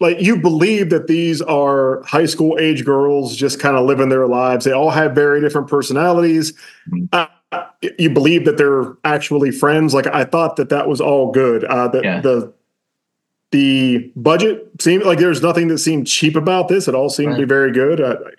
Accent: United States; But that's because I'm an American and they're Irish, and they just have a different accent than

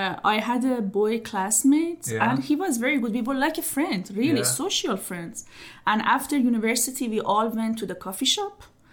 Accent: Iran; born there; English is a second language; why I was born in Iran? Why I was born in Muslim family?

